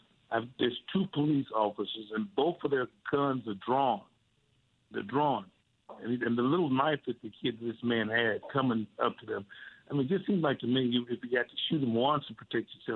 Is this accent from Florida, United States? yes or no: no; Memphis, Tennessee, United States; born there; I was born in Memphis, Tennessee